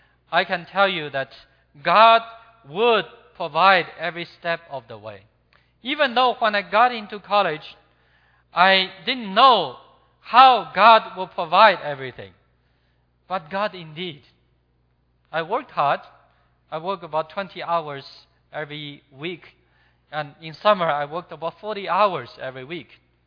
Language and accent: English; China; moved away as an adult; now in Hong Kong; I was born and raised in China, I could speak Mandarin, so that they invite me to go to Hong Kong to make radio programs. So in 1994, I came to Hong Kong. Now in 2014, 20 years later, I'm still there.